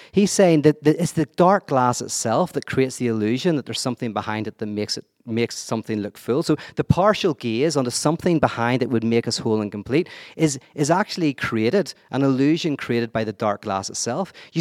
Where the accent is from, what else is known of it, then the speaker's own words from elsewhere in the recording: Northern Ireland, United Kingdom; I'm from Northern Ireland. I'm from like a crazy conflict and like civil war situation.